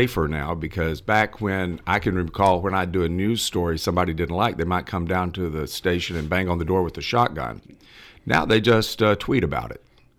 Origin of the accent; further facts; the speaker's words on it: Carrollton, United States; Yes, I did. Yeah, Carrollton, from the second grade on through on Carrollton City Public Schools, and graduated in 1975 from Carrollton